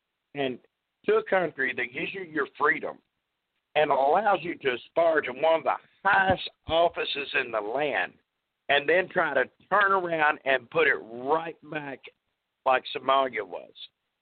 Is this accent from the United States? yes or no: yes; Louisville, Kentucky, United States; Well, I'm from Louisville.